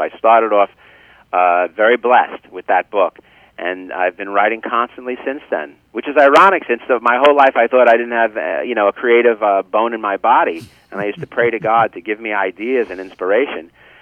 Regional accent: Brooklyn, New York, United States; now in New Jersey, United States; I am in New Jersey. I come from Brooklyn, New York, and that's where I grew up, but I am in New Jersey now.

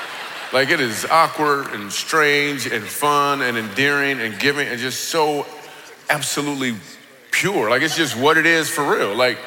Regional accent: Grand Rapids, Michigan, United States; because I'm from Grand Rapids, like I grew up over by D&W, Division of Wealthy.

